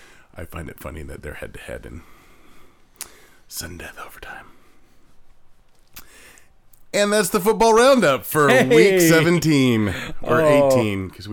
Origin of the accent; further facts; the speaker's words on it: Canada; I mean, I know I'm Canadian, but Jesus, I'm not that soft.